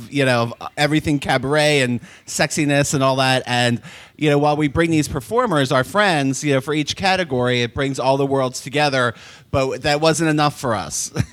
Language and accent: English; Northeast, United States; I grew up in the Northeast as, like, a little gay boy, so, like, coming to the big city and going to Temple